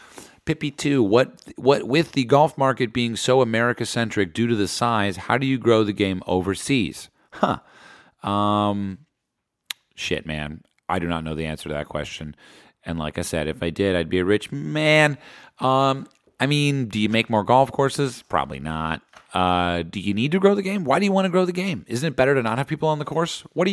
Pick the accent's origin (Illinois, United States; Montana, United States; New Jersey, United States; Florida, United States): New Jersey, United States; I like my home state. I like to play in Madison, New Jersey.